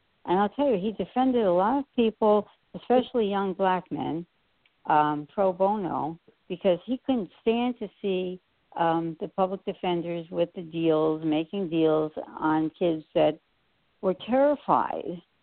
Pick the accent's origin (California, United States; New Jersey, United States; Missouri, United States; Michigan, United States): New Jersey, United States; you know, I grew up in New Jersey, you know, I watched